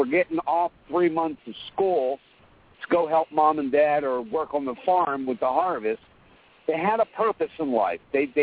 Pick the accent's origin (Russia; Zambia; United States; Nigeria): United States; New Jersey; I'm 51 years old, and I remember a time when kids, teenagers older than me at the time, worked on the farms. I grew up in South New Jersey, the blueberry farms and all that.